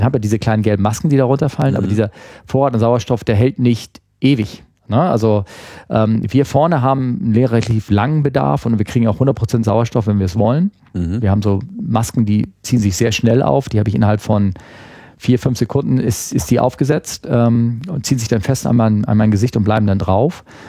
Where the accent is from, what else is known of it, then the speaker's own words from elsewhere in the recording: Germany; ich bin Deutscher, ich kann nicht